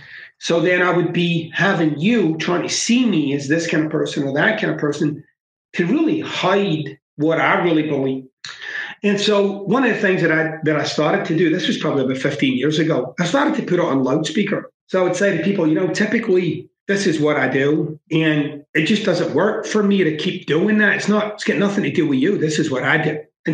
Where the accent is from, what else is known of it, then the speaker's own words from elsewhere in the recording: Glasgow, Scotland, United Kingdom; So I was raised on the mean streets of Glasgow, right? I'm Scottish, so, and I'm from the east end of Glasgow. That's like, it's like the not good side of Glasgow.